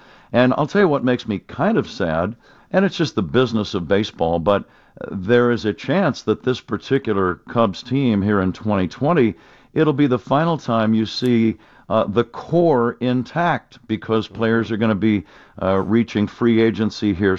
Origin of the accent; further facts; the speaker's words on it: California, United States; I grew up in the Bay Area watching Willie Mays